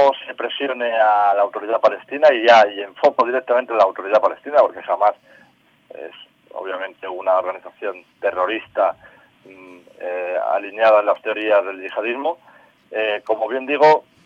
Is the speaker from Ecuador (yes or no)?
no; Spain; produce un sonrojo como español, simplemente como ciudadano español